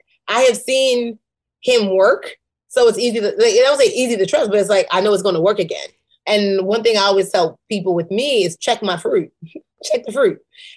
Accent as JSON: {"language": "English", "country": "Nigeria", "said": "Yeah, being Nigerian is amazing. Like it is, it helped me have the hustle that I needed."}